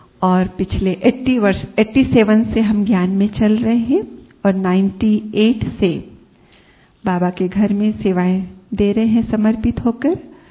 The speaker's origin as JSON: {"language": "Hindi", "town": "Nagpur", "region": "Maharashtra", "country": "India", "said": "चूंकि हम ओरिजिनली महाराष्ट्र से निकले हैं, तो नागपुर सब छोड़ से हैं हम, तो नागपुर में रहे"}